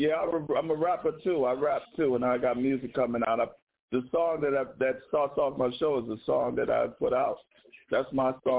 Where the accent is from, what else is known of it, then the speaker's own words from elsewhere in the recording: Brooklyn, New York, United States; now in San Francisco, United States; I grew up in New York, but I live in San Francisco right now. I grew up in New York, in Brooklyn, when the hip-hop started.